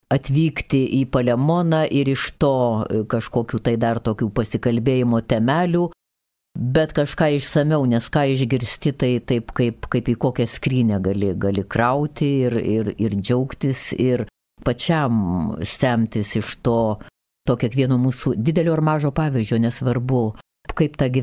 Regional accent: Kaunas, Kaunas County, Lithuania; aš iš viso prigimimo esu iš Šančių, iš Nemuno, iš Kranto alėjos ten

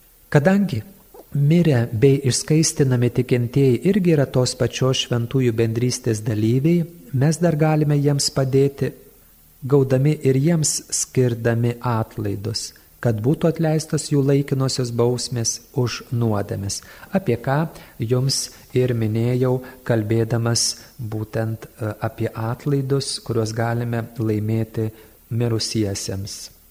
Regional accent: Samogitia, Lithuania; ypač aš kaip žemaitis

